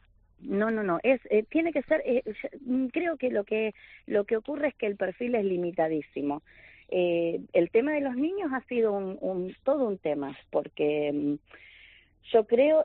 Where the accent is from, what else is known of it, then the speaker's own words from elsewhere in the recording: Argentina; cuando la gente se entera de que es alguien que viene de afuera a vivir a la isla, y por supuesto escuchan mi acento, como escucharás que soy argentina